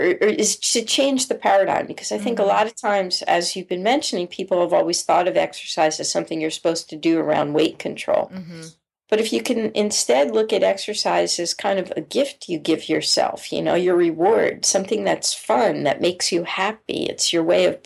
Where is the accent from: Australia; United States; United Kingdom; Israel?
United States; New Jersey; That was something that was so alien to them, you know, growing up in New Jersey. Mm-hmm. We didn't see any of those pink flamingos.